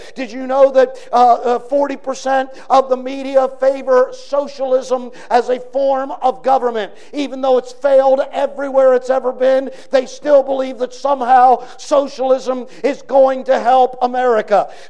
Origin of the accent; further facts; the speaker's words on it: Baltimore, Maryland, United States; I grew up in Baltimore, Maryland.